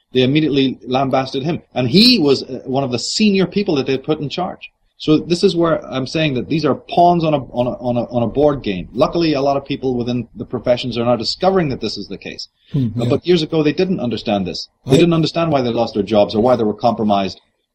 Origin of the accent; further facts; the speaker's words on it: Ireland; moved away as an adult; now in United States; And how do you know it as an Irish guy? Teach me as a Romans do. I'm in your country. I'm going to learn all about it, aren't I? I came here for that very purpose.